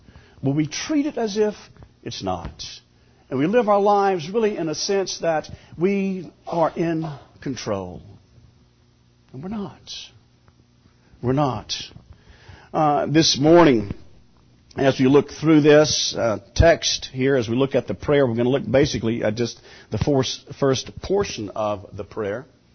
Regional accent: Hattiesburg, Mississippi, United States; Historically, going back to growing up in Hattiesburg, Wednesday night was the most poorly attended service in the church.

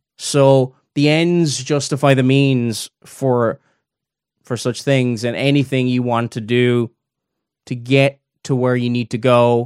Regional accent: Ireland; I grew up in the Republic of Ireland.

